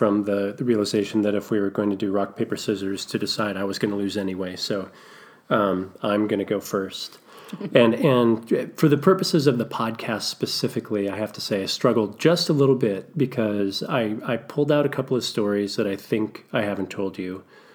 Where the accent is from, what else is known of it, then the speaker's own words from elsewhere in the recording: California, United States; the house that I grew up in Southern California backs up on what used to be a pretty sizable gully.